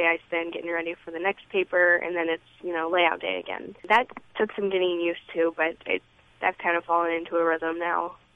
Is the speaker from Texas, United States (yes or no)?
no; Atlantic, Iowa, United States; I grew up in Atlantic, so, you know, I was 3 hours away from home living up in Eagle Grove.